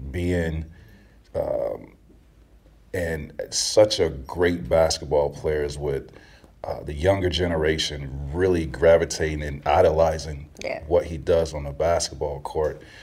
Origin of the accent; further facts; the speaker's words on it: Florida, United States; I grew up in Central Florida, and, you know, it was one way in, one way out where I grew up. One of the most drug infested neighborhoods in Central Florida where I grew up.